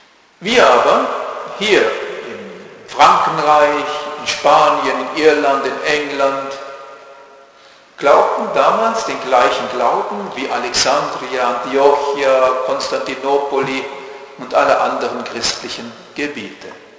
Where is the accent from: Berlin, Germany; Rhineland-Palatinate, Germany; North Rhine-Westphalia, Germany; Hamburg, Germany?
Rhineland-Palatinate, Germany; Meine Heimat war schon also im Römischen Reich christlich geworden. Ich bin ja nicht so weit von Trier weg.